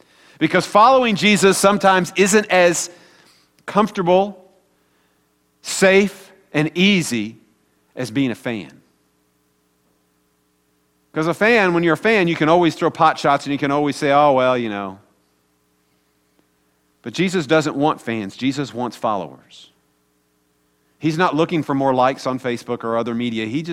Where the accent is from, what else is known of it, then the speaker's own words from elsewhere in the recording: Midwest, United States; Now, I grew up in the Midwest, as many of you know, and I'm a Chiefs fan